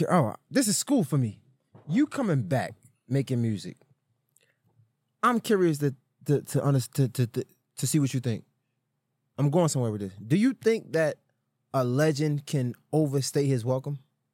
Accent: Baltimore, Maryland, United States; I'm not from down south. I'm from Baltimore.

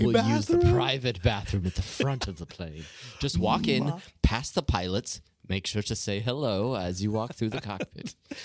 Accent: California, United States; I grew up in Southern California, big Disney fan, Disneyland fan.

